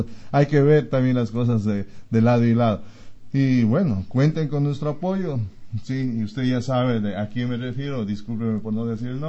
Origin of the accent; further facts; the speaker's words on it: Pastaza, Ecuador; Bueno, yo llevo toda una vida aquí en Pastaza. Soy de aquí de Pastaza